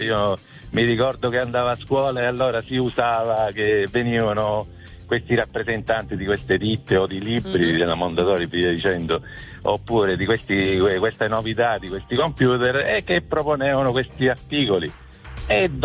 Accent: Spadafora, Sicily, Italy; Io chiamo dalla provincia di Messina, precisamente sto andando, io sono di Spadafora, un paesino della provincia di Messina, e sto andando al lavoro a Rometta Montagna, Rometta Superiore

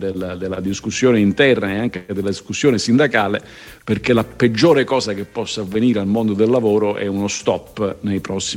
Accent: Sicily, Italy; io sono siciliano

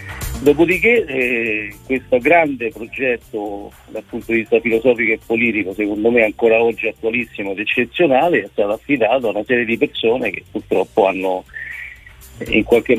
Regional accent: Rome, Lazio, Italy; essendo romano conosco molti esponenti politici di tanti altri partiti

